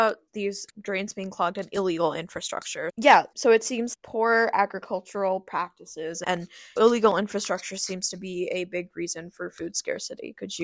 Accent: India; and I'm from India

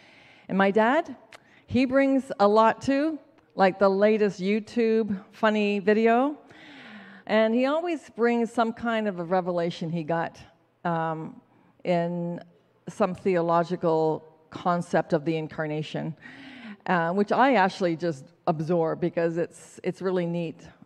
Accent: United Kingdom; Now, I have a very different Christmas because we're British.

